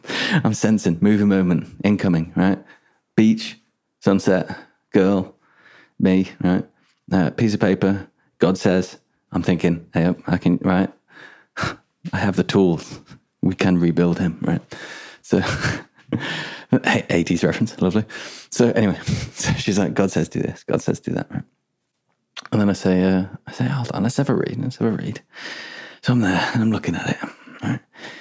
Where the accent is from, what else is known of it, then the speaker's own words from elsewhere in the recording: Birmingham, West Midlands, United Kingdom; accent: Birmingham; I can't wait to get my Birmingham accent back.